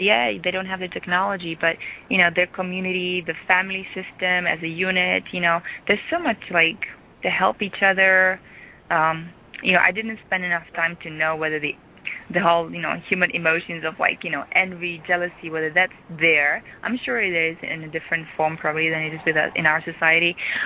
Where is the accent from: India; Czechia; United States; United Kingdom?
Czechia; also born or lived in Czechoslovakia; But really, organic, I remember, you know, when I was growing up in Czechoslovakia, which was, you know, I mean, you guys were so much more developed and industrialized and capitalized than we were.